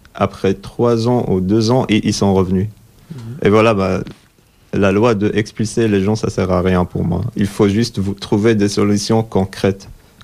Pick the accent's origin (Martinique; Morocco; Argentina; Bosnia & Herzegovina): Morocco; moved away; je suis fier que je viens du Maroc, par exemple, et tout ça. Mais je n'ai plus envie de revenir chez moi parce que ça fait 11 ans que j'ai quitté mon pays.